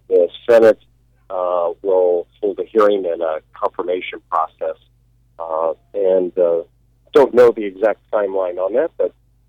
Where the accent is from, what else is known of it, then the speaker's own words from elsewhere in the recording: Hays, Kansas, United States; I'm a surgeon. I'm from Hayes, Kansas, though, and as a fifth-generation Kansan, we're all neighbors.